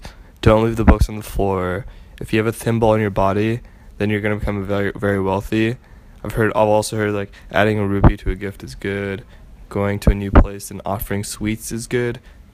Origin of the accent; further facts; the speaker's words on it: San Jose, California, United States; born there; Religious? No, not particularly. I was born in San Jose.